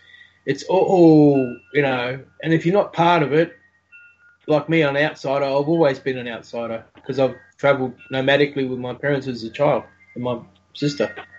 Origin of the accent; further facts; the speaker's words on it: Australia; as an Aussie czar, as I do as well, you just free, I don't really pay much heed to the little fear mongering.